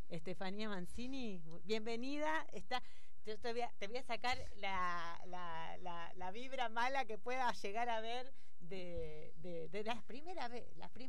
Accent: Rosario, Santa Fe, Argentina; Nos ponemos de pie acá, somos muchas las de Rosario.

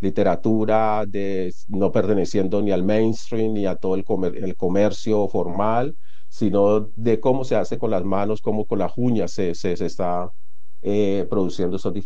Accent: Colombia; la mayoría del equipo somos colombianas

